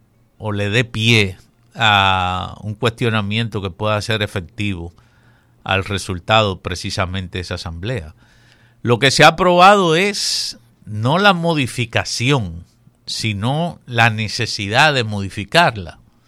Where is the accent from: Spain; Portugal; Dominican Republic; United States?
Dominican Republic; Constanza, La Vega; born there; por la tierra de Cirilo, que es casi mi tierra también, porque yo nací en Constanza, que pertenece a La Vega también